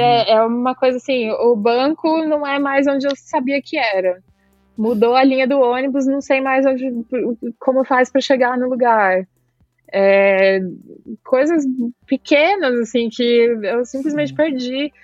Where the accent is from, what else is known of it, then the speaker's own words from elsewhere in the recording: Guarulhos, São Paulo, Brazil; now in Switzerland; Eu sou de São Paulo, sou de Guarulhos, sei lá. Difícil falar outra coisa. Se alguém me pergunta de onde eu sou, vai sair Brasil, com certeza.